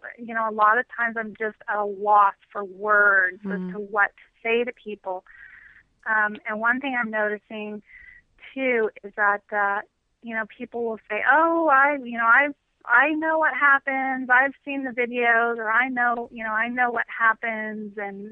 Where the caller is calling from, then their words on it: Sacramento, California, United States; I'm in Sacramento.